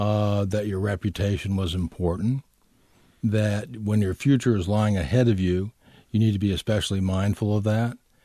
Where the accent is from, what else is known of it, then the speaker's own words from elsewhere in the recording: Iowa City, Iowa, United States; I did. It was really the first place where we had time to settle down. Dad was at the VA hospital in Iowa City from 1970 to 1980. It gave me a chance for the first time to put my roots down.